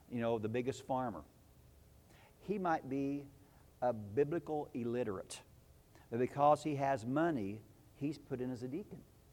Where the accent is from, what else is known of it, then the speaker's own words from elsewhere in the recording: Bone Gap, Illinois, United States; I'm from Bone Gap. It's economically depressed.